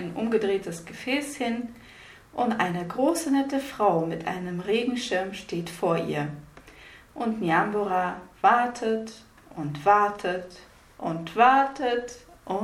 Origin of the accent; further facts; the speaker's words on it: Russia; und ich komme aus Russland.